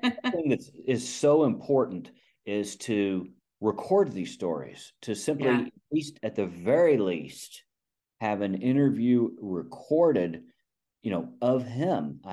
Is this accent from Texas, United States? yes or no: yes; Midland, Texas, United States; my home state of Texas and found another recipient from the Korean War, George O'Brien, from my hometown of Midland